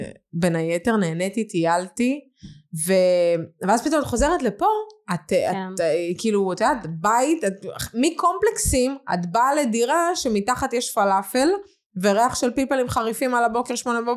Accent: Dvira, Southern District, Israel; also born or lived in Jerusalem; אני נולדתי בירושלים. אני נולדתי בירושלים וגדלתי בדבריה.

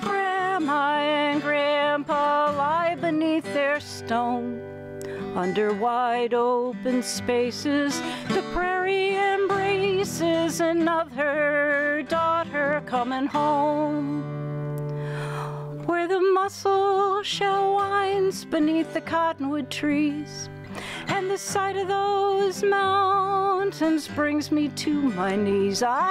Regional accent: Montana, United States; born there; and I was born in Montana

